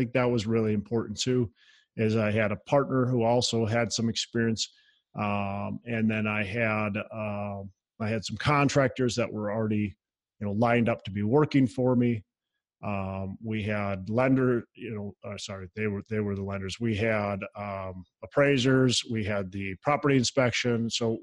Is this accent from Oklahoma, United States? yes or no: no; Minnesota, United States; Well, if they're from Arizona, I'm from Minnesota.